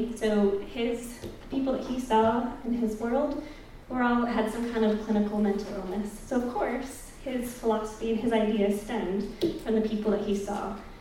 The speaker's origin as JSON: {"language": "English", "town": "San Jose", "region": "California", "country": "United States", "said": "I'm American, North American. I'm from the US and from the little state of California. And I'm actually from this little bit. It's a place called San Jose."}